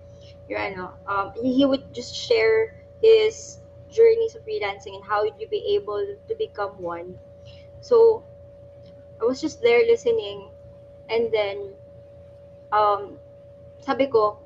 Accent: Tacloban, Eastern Visayas, Philippines; now in Taguig, Philippines; Right now I'm from Tacloban. Right now I'm currently living in BGC.

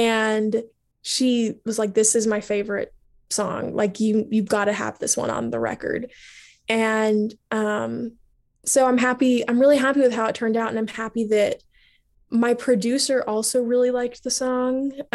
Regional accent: the South, United States; I know what highfalutin means because I grew up in the South

